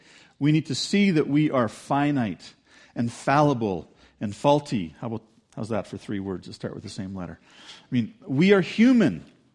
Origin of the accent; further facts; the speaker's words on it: United States; born there; My dad, I was born in the States.